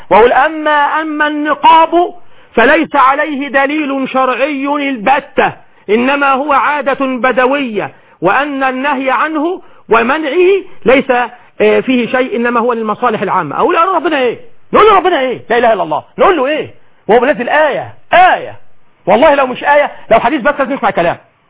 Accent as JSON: {"language": "Arabic", "town": "Suez", "region": "Suez Governorate", "country": "Egypt", "tie": "born or raised there", "said": "كان عندنا في السويس كده يعني."}